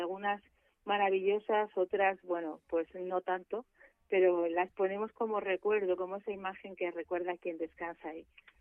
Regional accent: San Sebastián, Basque Country, Spain; sabéis que yo soy de San Sebastián

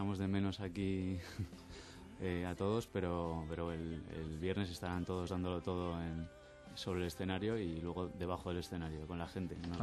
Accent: Madrid, Community of Madrid, Spain; Y bueno, Zola también es de Madrid, es de Villaverde, pero vamos, que somos de Madrid de toda la vida

